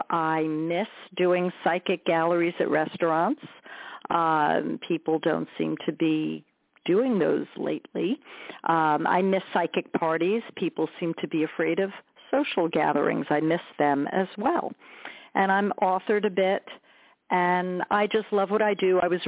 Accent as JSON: {"language": "English", "region": "New York", "country": "United States", "said": "I'm from New York, and now I'm in North Central New Jersey."}